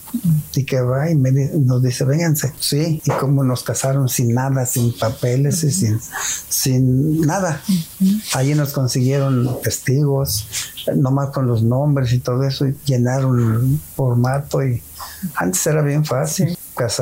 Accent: Chiconcuac, State of Mexico, Mexico; No, pues que soy de Chiconcua.

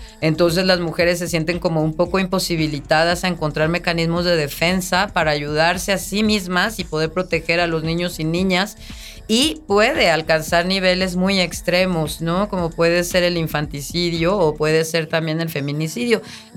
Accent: Oaxaca, Mexico; now in Morelos, Mexico; Yo que vivo aquí en Morelos, soy de Oaxaca, soy del Istmo de Tehuantepec y vivo aquí en Morelos.

